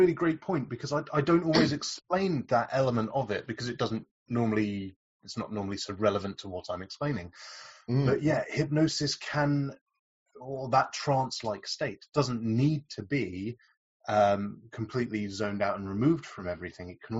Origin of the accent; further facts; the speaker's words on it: United Kingdom; There's half a dozen people in front of you and you kind of settle down for the wait because we're British and we love queuing.